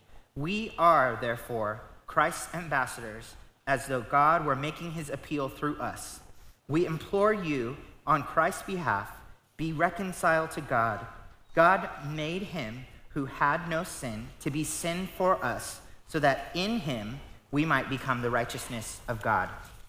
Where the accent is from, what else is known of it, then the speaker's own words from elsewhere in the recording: Texas, United States; This is my wife, Nicole. We have a 4-month daughter. Her name is Quinn. And we're from South Texas. We are not Texan, or we are not New Yorkers. I've never lived in New York.